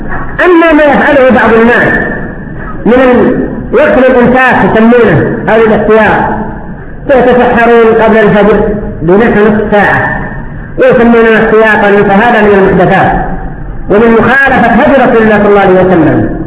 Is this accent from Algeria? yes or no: no; Yemen; وقد فوتوا على المسلمين عندنا في اليمن